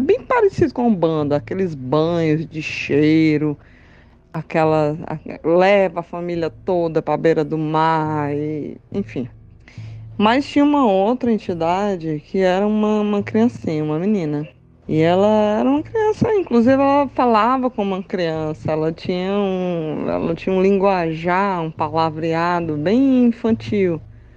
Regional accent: Teresina, Piauí, Brazil; also born or lived in Fortaleza; Eu nasci em Fortaleza, mas fui bebezinha para Teresina. E lá, minha mãe frequentava um centro espírita

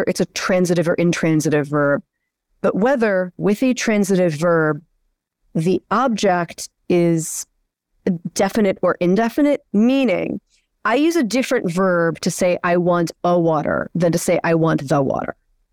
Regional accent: Chicago, Illinois, United States; I was raised in Chicago, but then my father and all these other relatives who were living with us sometimes or living nearby, they were all speaking Hungarian.

